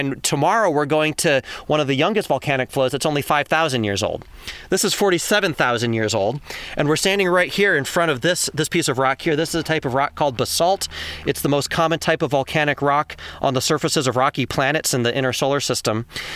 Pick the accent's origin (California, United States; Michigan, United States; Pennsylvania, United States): Michigan, United States; I'm from Michigan, we say pop.